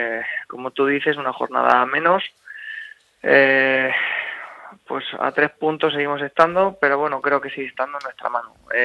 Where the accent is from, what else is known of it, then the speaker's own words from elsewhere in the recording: Orihuela, Valencian Community, Spain; now in Murcia, Spain; soy natural de Orihuela y toda mi familia paterna son de Beniel. Tengo familia en Murcia, muchos tíos están afincados aquí y bueno, yo también estoy afincado aquí en Murcia, concretamente vivo en la Alberca.